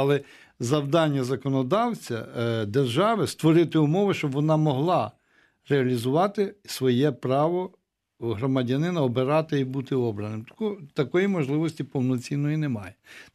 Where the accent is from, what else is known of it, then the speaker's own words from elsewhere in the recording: Kyiv Oblast, Ukraine; з Київщини, я теж з Київщини